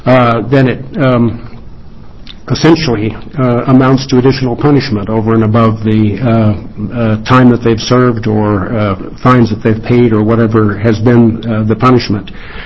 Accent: Portland, Oregon, United States; I'm from Portland, and I'm appearing as a concerned citizen.

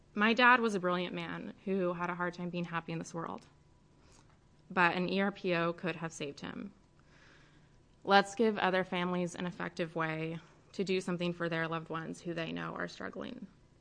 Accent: Oregon, United States; I grew up here in Oregon.

